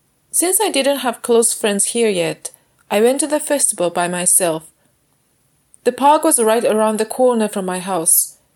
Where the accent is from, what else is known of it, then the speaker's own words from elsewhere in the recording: Sendai, Miyagi, Japan; now in Ottawa, Canada; today, I am sitting on the tiny balcony of my parents' house in my hometown, located in a city called Sendai in Japan.